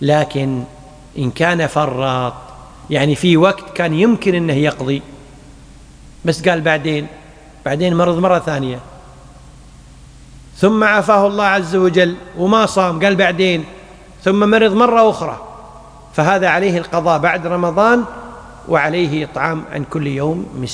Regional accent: Kuwait; مثل عندنا في الكويت بعض البنوك الإسلامية

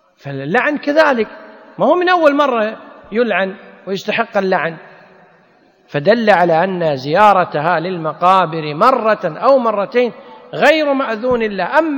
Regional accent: Kuwait; ذهبت المرأة صلي على أخيها عندنا في الكويت مثلاً

